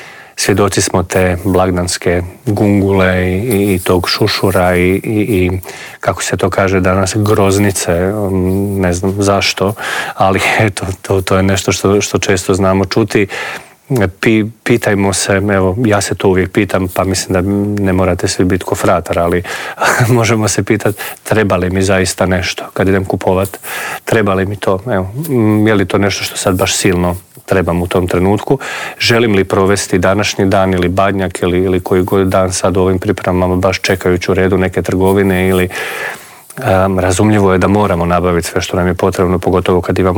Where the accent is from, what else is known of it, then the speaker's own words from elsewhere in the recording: Slavonia, Croatia; ja sam Slavonac i mi imamo svoje običaje